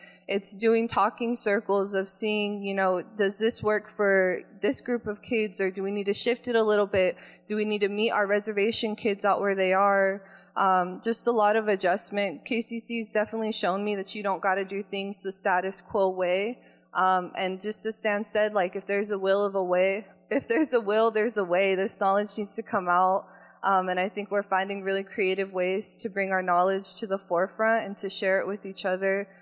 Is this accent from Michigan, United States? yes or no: no; Valley Center, California, United States; I grew up in Valley Center, so it's more northern, more inland, and we have about 8 reservations around Valley Center.